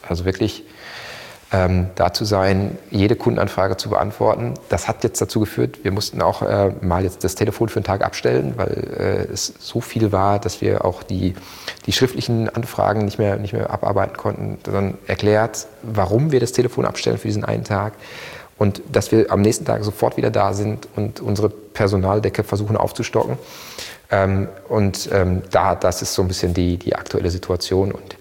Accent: North Rhine-Westphalia, Germany; Ich komme aus dem Ruhrgebiet

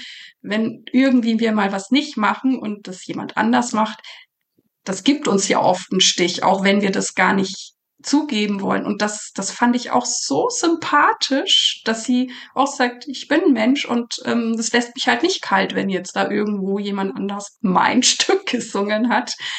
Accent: Bavaria, Germany; Ich bin ja in Franken groß geworden

